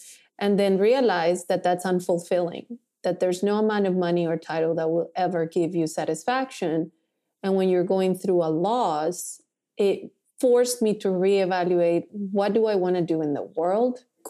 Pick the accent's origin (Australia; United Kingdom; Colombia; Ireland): Colombia; English is a second language; Colombian. I had this whole thing going through. It was hard. And I used to go back to the dorm and cry. I couldn't speak English.